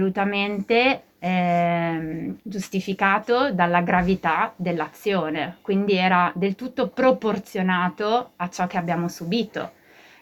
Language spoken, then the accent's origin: Italian; Milan, Lombardy, Italy; born there; now in Tolmezzo, Italy; Io sono nata a Milano e vivo felicemente a Tolmezzo da 20 anni, l'ho scelta, ok?